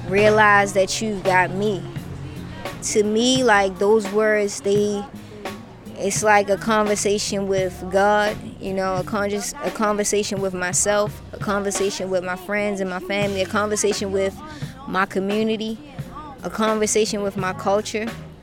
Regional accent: Baltimore, Maryland, United States; I'm from West Baltimore, a lot of my music is rooted in West Baltimore.

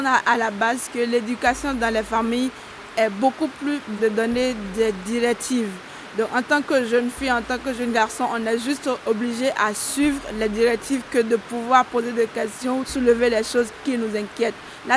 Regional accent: Benin; Je suis béninoise, j'ai 23 ans.

